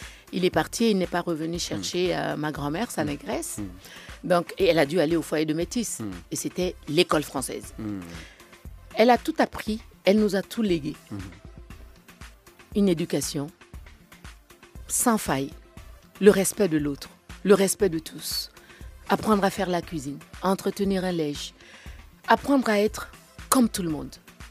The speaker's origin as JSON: {"language": "French", "town": "Évry", "region": "Île-de-France", "country": "France", "said": "Je suis de France. Ben, c'est normal. Et je suis d'Evry, hein, n'oubliez pas."}